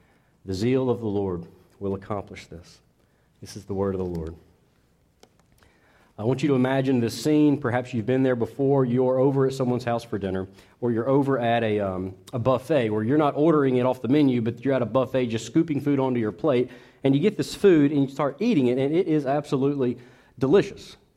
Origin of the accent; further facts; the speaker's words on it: Macon, Georgia, United States; Growing up in Macon, Georgia, my church made these big banners.